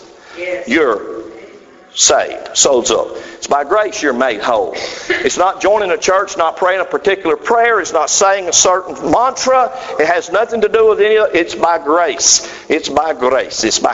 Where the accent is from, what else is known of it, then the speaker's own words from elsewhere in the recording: Georgia, United States; I mean, I'm from North Georgia. I'm from the South.